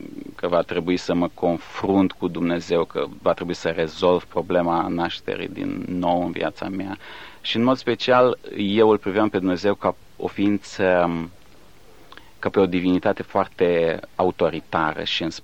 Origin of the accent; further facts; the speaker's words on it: Galați, Galați County, Romania; born there; eu m-am născut în Galați, acum aproape 35 de ani, într-o familie de oameni credincioși, evanghelici. Și am avut harul să cresc într-o astfel de familie și într-o biserică